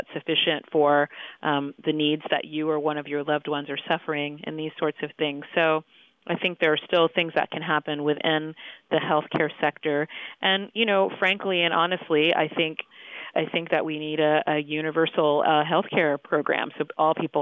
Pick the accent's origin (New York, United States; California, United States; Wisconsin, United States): California, United States; San Diego; Yes, I grew up in San Diego, California. I was the grandchild, I guess, of migrants from the Great Migration.